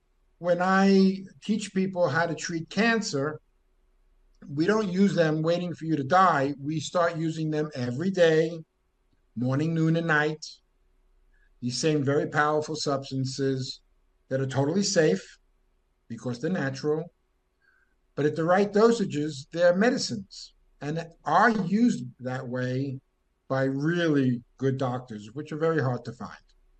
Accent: New York, United States; now in Brazil; I live in in a really super rural, at the end of the world here in Brazil. I'm from New York, been down here for 31 years.

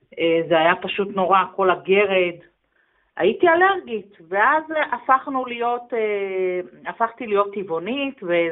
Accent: Gedera, Central District, Israel

